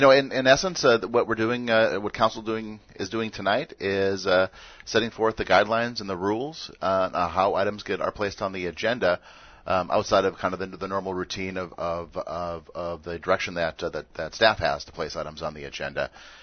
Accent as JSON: {"language": "English", "region": "North Dakota", "country": "United States", "tie": "born or raised there", "lives_now": "Lake Havasu City, United States", "said": "Looking at some of the temperatures back in my home state, back in North Dakota, 20 below actual temperature"}